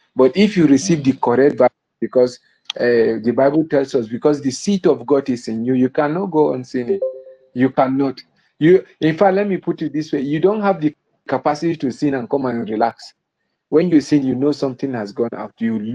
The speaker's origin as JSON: {"language": "English", "town": "Jos", "region": "Plateau", "country": "Nigeria", "said": "from Jos."}